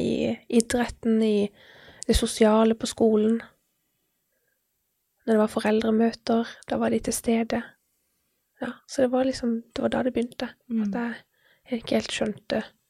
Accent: Kristiansand, Agder, Norway; born there; also born or lived in Vennesla / Iveland / Bergen / Trøndelag; Jeg bodde i Kristiansand, Vennesla, Iveland, Bergen, Trøndelag, flere plasser i Trøndelag. Så det har vært mye flytting.

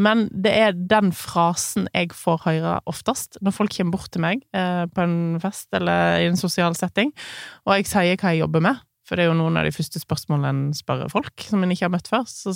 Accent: Voss, Vestland, Norway; Jeg kommer fra bygda. Jeg kommer ikke fra Oslo, sånn som du gjør.

